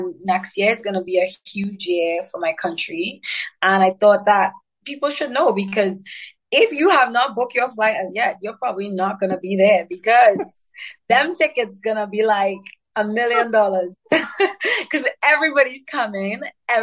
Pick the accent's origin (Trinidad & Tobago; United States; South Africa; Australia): Trinidad & Tobago; living and growing up in Trinidad, like what people don't understand is that we listen to everything.